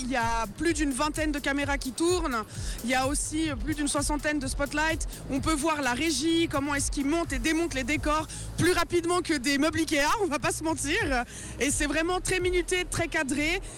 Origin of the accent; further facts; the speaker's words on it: Lausanne, Vaud, Switzerland; Alors moi je suis de Lausanne et du coup j'ai 35 ans.